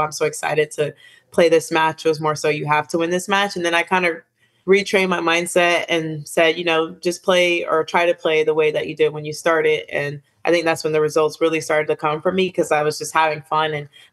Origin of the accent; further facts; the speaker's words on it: Florida, United States; But I'm from Florida, so we don't really get to wear them that much.